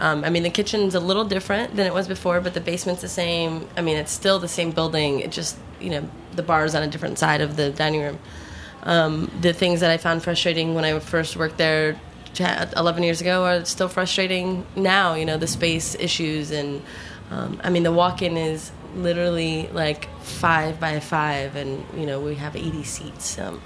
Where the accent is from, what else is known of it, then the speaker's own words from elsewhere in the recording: Florida, United States; now in New York, United States; I was 21. I was like from Florida.